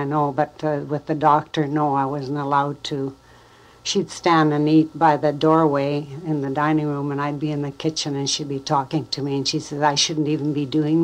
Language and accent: English; Princeton, British Columbia, Canada; Well, I was born in British Columbia in around Princeton … I've lived here all my life.